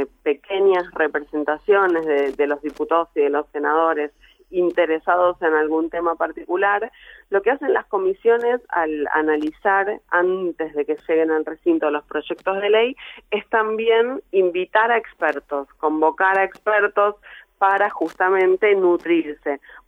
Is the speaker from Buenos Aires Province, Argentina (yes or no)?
yes; Lomas de Zamora, Buenos Aires Province, Argentina; Yo crecí en una casa con mucha militancia política. Yo soy de Lomas de Zamora, del conurbano bonaerense sur.